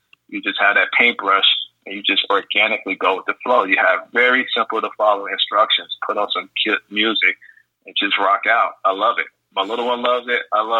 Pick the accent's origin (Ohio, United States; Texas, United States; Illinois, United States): Illinois, United States; Chicago; I do come from humble beginnings in Chicago. I grew up in Chicago